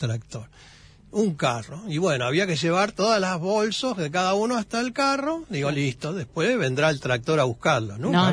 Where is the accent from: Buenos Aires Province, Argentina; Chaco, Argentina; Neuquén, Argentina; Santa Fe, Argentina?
Buenos Aires Province, Argentina; Villa Ballester; De Villa Ballester.